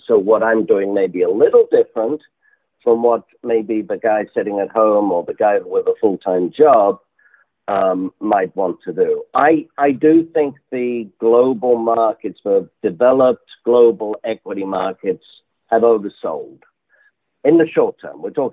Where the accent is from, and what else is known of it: England, United Kingdom